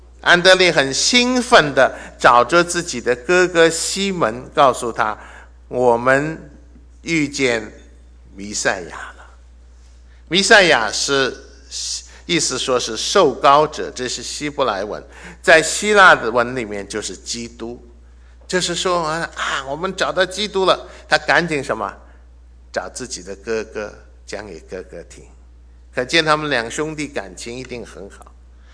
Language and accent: Chinese; China; 这是很自然的，我想我们中国人最了解。